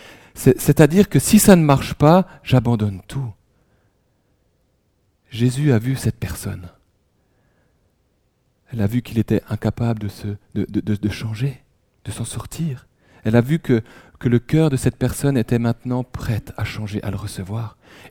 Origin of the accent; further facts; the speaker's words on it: Grand Est, France; also born or lived in Switzerland; je suis franco-suisse de naissance, ma maman étant aussi suisse, mais j'ai grandi en Alsace.